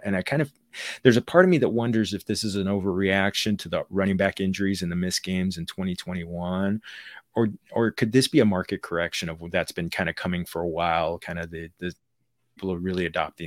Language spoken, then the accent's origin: English; California, United States; in the great state of California, in my home state.